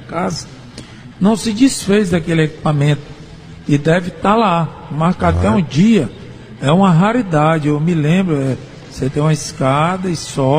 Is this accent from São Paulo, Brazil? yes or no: no; Ceará, Brazil; born there; eu nasci ali na Parquelândia